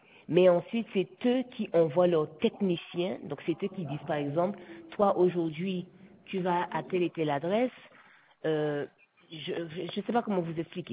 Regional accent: Guadeloupe, France; Je suis une Guadeloupéenne, moi.

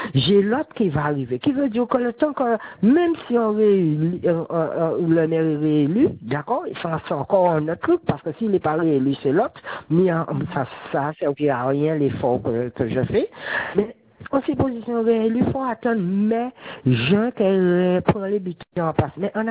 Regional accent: Pointe-à-Pitre, Guadeloupe; comme moi je suis de Pointe-à-Pitre à la base

